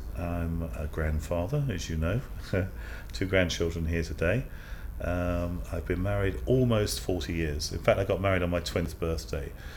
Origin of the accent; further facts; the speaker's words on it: East of England, United Kingdom; I grew up in Huntingdonshire. That's where I'm from. So my nearest big town city was Cambridge, which is where I'm from.